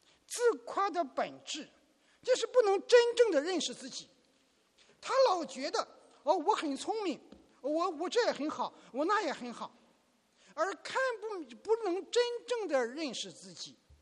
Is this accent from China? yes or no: yes; China; 我们中国人很会赚钱